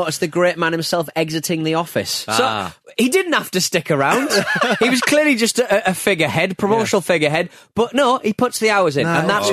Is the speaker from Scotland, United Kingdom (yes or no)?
yes; Glasgow, Scotland, United Kingdom; Growing up in Glasgow, I was about 14 when a school friend invited me along to the soccer circus for a day out.